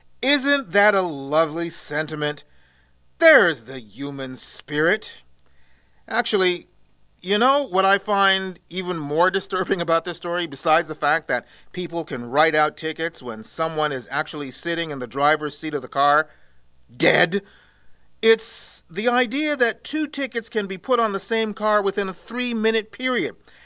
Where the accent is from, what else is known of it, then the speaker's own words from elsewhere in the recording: Canada; speaking as a Canadian